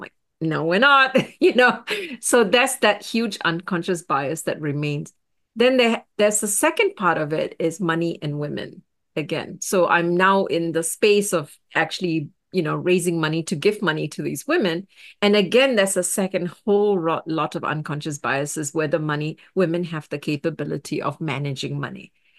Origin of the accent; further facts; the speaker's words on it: Singapore; now in United States; a woman of color, born and raised in Singapore, living in the United States, went to Harvard University